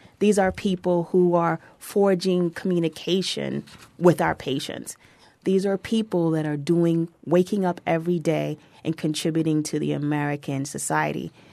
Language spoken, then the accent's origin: English; Nigeria; I know being Nigerian, that has helped Nigeria in particularly.